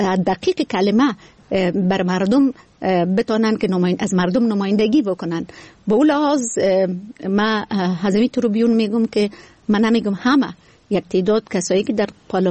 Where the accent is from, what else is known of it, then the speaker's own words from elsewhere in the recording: Kabul, Afghanistan; moved away as an adult; also born or lived in Germany; ما مکتب در شهر کابل به پایان رساندیم و از کابل هستم افغانستان و بعد از صنف 12 به کشور آلمان سفر کردم برای تحصیل و تا سطح ماستری درس خوندم. دوباره به افغانستان برگشتم